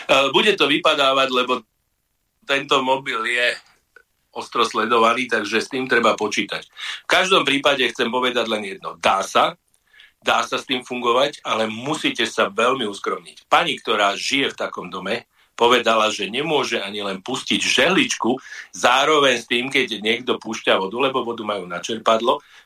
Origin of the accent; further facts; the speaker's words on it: Bratislava, Bratislava Region, Slovakia; ja mám tú smolu, že som sa tu narodil a veľmi toho ľutujem, lebo kam prídem, tam ma chcú okradnúť na Slovensku, lebo som z Bratislavy